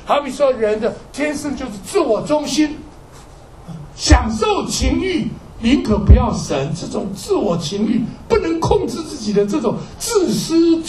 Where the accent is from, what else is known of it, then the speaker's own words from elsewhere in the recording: Taiwan; 我记得我小时候在台湾呢